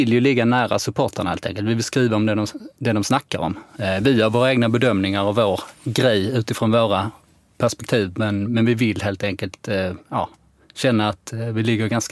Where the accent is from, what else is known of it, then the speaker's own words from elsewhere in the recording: Skåne, Sweden; now in Stockholm, Sweden; Jag kommer från Skåne från början, som det säkert hörs.